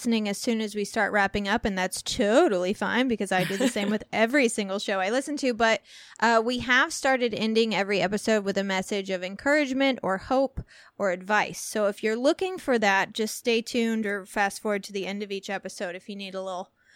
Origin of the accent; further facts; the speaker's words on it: Walnut Hill, Illinois, United States; I am from Walnut Hill, Illinois, and it doesn't get much more conservative than that.